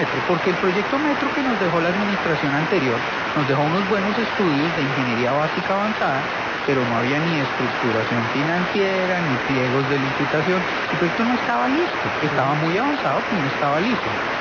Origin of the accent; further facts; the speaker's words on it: Bogotá, Colombia; yo aspiro como bogotano que efectivamente se cumplan